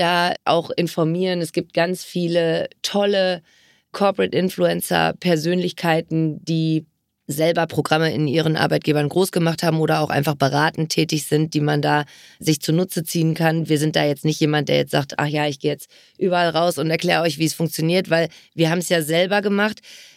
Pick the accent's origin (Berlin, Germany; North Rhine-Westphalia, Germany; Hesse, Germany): Berlin, Germany; Also meine Mama ist aus Ost-Berlin. Ich bin auch gebürtig aus Berlin.